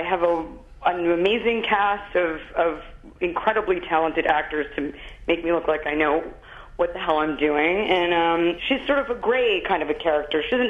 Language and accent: English; New York City, New York, United States; and I grew up in New York City, and I attribute any semblance of groundedness to growing up here.